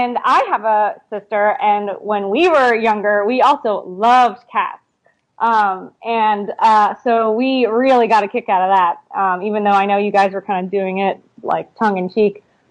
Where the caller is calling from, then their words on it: Brooklyn, New York, United States; I'm calling from Brooklyn, New York, but not Williamsburg, thankfully.